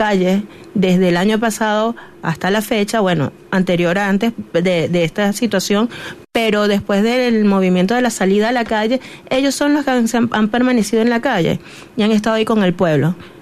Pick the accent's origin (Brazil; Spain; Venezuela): Venezuela; now in Chile; el año pasado nosotros clamábamos como venezolanos en el exterior